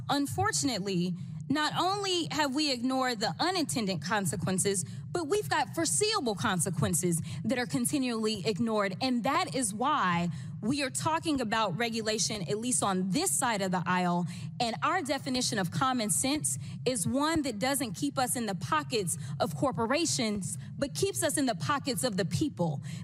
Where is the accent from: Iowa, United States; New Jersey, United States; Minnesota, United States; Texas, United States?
Texas, United States; And I'm from Texas. So let me be clear. I also own firearms.